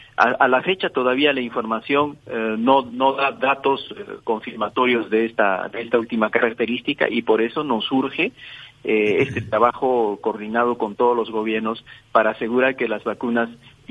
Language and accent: Spanish; Peru; Soy peruano.